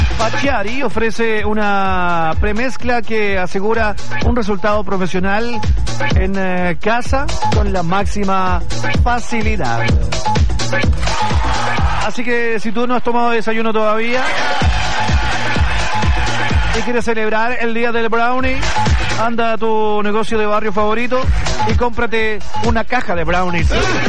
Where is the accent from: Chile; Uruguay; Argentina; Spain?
Chile; now in Nueva Braunau, Chile; No, soy chileno, soy súper chileno. Cuando yo llegué acá al sur, yo me fui a vivir a la localidad, todavía vivo ahí, a la localidad de Nueva Braunau.